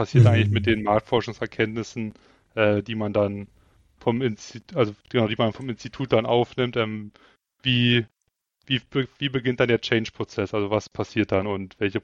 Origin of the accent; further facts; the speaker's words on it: Frankfurt, Brandenburg, Germany; bin gebürtig aus der Nähe von Berlin, aus Frankfurt-Oder, um genau zu sein.